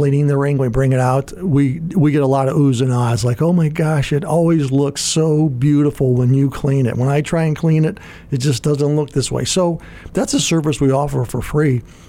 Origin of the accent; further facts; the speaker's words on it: Gary, Indiana, United States; where I grew up in Gary, Indiana